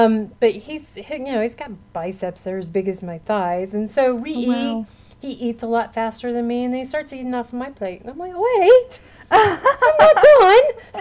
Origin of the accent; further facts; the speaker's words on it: Colorado, United States; My first 6 years, I grew up right across the street from Washington Park.